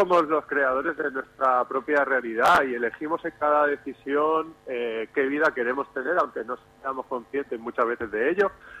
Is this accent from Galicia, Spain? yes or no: no; Barcelona, Catalonia, Spain; born there; Yo soy nacido en Barcelona y de padres españoles y de abuelo. Mi abuelo era inglés.